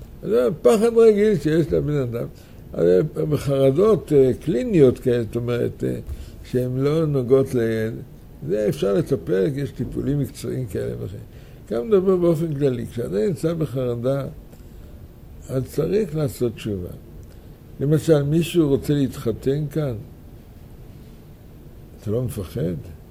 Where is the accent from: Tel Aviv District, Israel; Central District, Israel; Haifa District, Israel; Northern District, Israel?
Central District, Israel; Mishmar HaSharon; בנעוריי חייתי בקיבוץ. קיבוץ משמר השרון.